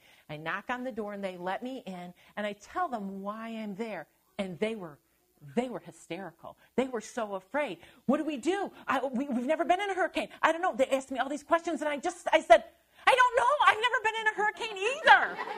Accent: Midwest, United States; Now, I had grown up in the Midwest, and growing up in the Midwest, you frequently had tornado warnings.

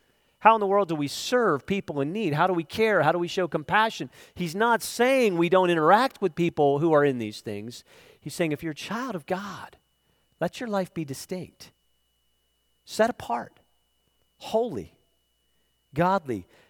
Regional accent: Pennsylvania, United States; Now, I grew up in Lancaster County.

